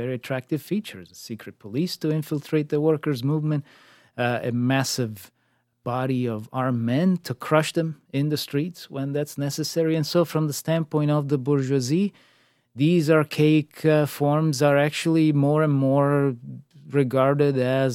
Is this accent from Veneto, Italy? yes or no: no; Rome, Lazio, Italy; Rome, I'm from Rome